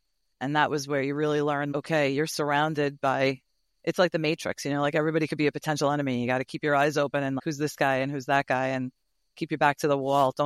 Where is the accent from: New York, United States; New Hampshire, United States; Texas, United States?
New York, United States; Malverne; No, I grew up right outside of Queens in Malvern on Long Island.